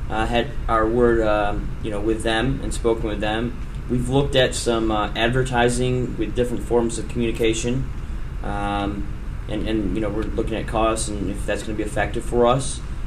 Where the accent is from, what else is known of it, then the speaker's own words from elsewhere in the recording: Dearborn, Michigan, United States; Well, actually, I'm actually from Dearborn, too.